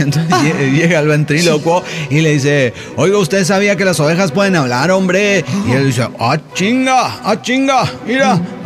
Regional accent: Cuernavaca, Morelos, Mexico; de Cuernavaca, Morelos, México.

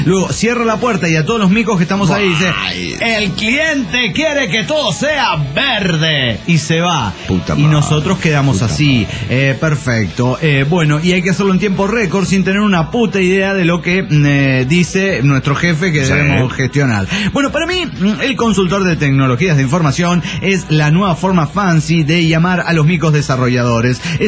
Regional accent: Salta, Argentina; Hola, ¿cómo están? Soy la salteña

